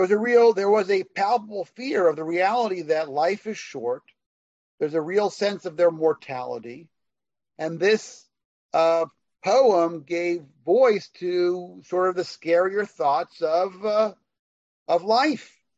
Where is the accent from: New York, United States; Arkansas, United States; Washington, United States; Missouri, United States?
Washington, United States; Seattle; So I grew up in Seattle, Washington.